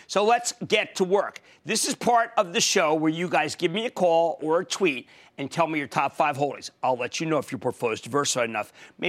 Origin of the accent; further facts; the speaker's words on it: New Jersey, United States; How about we go to Bob in my home state of New Jersey?